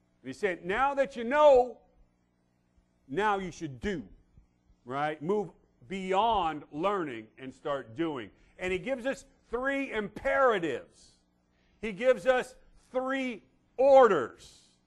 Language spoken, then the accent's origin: English; Hopeville, California, United States; I grew up in Hopeville. Who knows where Hopeville is? I'll buy you lunch today. Wonderfully, yes. It is 1 hour east. If you know the burgeoning metropolis, something, of El Centro, just keep going about 10 more miles, and you will land in Hopeville. It's in the middle of the desert.